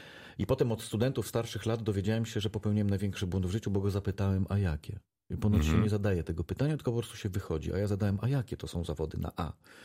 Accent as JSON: {"language": "Polish", "town": "Wrocław", "region": "Lower Silesian Voivodeship", "country": "Poland", "tie": "born or raised there", "said": "korzenie moje, bo cała rodzina ze strony mojej mamy pochodzi właśnie z Lwowa i z okolic Lwowa. No i ja we Wrocławiu spędziłem 21 lat swojego życia, 22 prawie."}